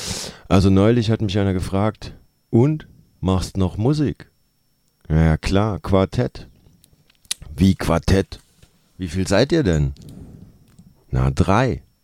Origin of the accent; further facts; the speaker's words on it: Saarland, Germany; Ich komme aus dem Saarland, da sagt man das auch so.